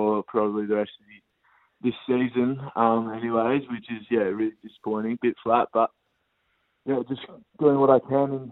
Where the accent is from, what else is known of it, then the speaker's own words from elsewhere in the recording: Australia; also born or lived in South Africa; I grew up mainly in Australia. I was born in South Africa, actually. Moved here in 2007 when I was four.